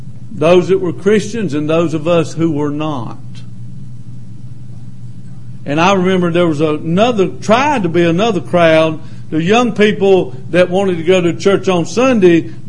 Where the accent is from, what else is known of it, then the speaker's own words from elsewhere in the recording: Lancaster, South Carolina, United States; Now, I grew up right here in South Carolina, Bible Belt. Of course, I was in Lancaster. That dark cloud hangs over Lancaster.